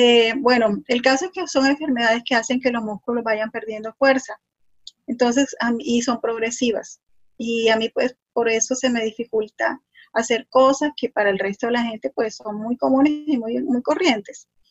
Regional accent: Barranquilla, Atlántico, Colombia; Yo soy de Barranquilla, una ciudad que está aquí al norte de Colombia. Estamos a la orilla del río Magdalena y del Mar Caribe. La ciudad donde nació … la ciudad, bueno, una ciudad muy bonita, aquí al norte de Colombia, muy grande.

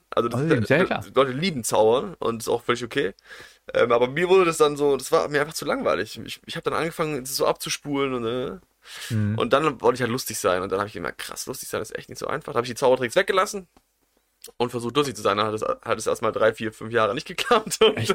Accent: Stuttgart, Baden-Württemberg, Germany; Ja, aber ich bin aus Stuttgart-Vaihingen.

